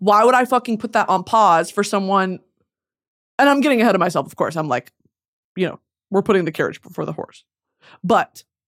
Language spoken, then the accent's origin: English; New England, United States; 'Cause I grew up in New England.